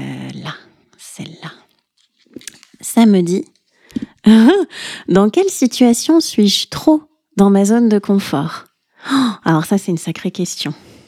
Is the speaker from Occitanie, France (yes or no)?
no; Lyon, Auvergne-Rhône-Alpes, France; now in Concarneau, France; J'habite à Concarneau, je suis lyonnaise de base.